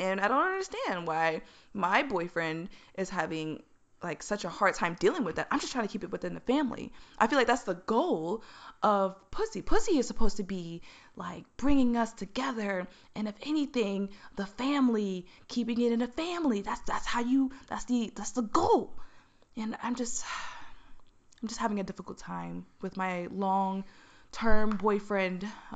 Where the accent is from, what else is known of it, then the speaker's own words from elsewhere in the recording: Maryland, United States; You know, we're both from Maryland.